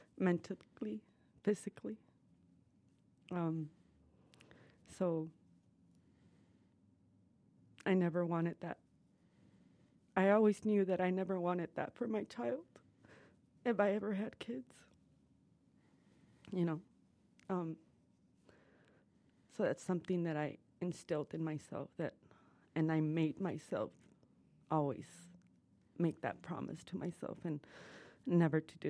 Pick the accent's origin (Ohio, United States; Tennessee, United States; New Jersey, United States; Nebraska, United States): Ohio, United States; Toledo; born there; now in San Antonio, United States; I was born in Toledo, Ohio, in 1977.